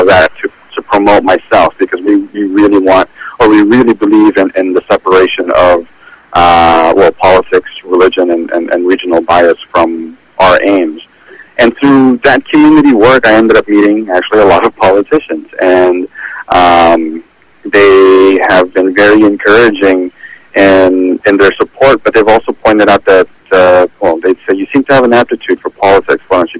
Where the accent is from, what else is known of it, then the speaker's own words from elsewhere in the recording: Vancouver, British Columbia, Canada; I have the ability to relate to people living here, born and raised in Vancouver